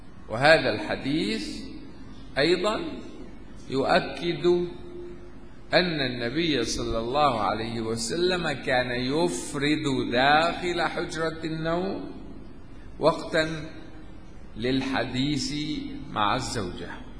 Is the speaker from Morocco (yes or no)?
no; Aleppo, Aleppo Governorate, Syria; عندنا في حلب في الأعراس لعبة الحكم